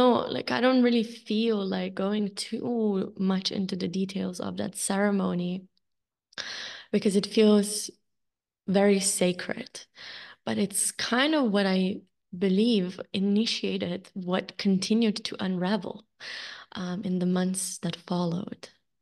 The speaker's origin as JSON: {"language": "English", "country": "Slovenia", "said": "I never really felt a sense of belonging in my home country of Slovenia."}